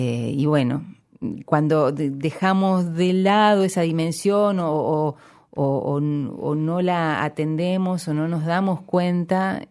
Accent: Paysandú, Uruguay; Bien claro, o sea, yo soy de Paysandú.

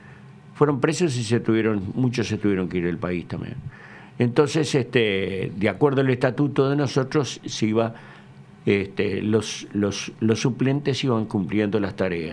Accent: San José, Uruguay; Yo soy oriundo de San José, vine de afuera, vivía en un apartamento que tenía el banco arriba en la calle Olimar.

